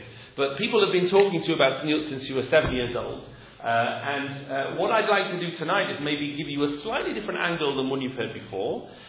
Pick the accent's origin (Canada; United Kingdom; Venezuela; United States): United Kingdom; England; like I'm English, no one else is English here, right? So I grew up in a world which A, I'm male, B, I'm 46, C, I grew up in the 1970s.